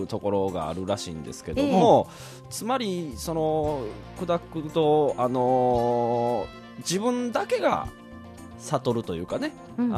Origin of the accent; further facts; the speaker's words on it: Mie, Japan; 三重県僕出身ですので